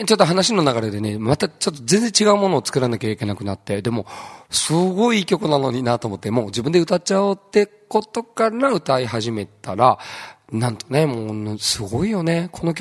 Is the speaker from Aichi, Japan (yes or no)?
yes; Nagoya, Aichi, Japan; now in Okinawa, Japan; 僕、出身は名古屋なんですけど、2010年に、いや、もう10年、ちょうど10年前ですね、の、夏に沖縄に来て